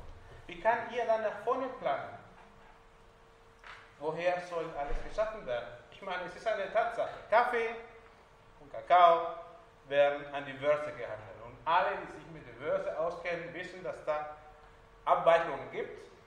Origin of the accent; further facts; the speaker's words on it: Peru; Ich bin aus Peru, in Peru geboren.